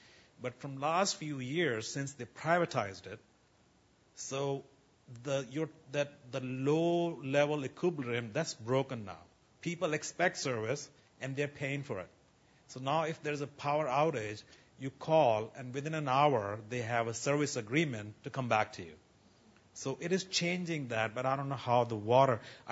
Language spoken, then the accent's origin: English; Delhi, India; now in United States; I grew up in Delhi, and I've been here for 20 years in the U.S. now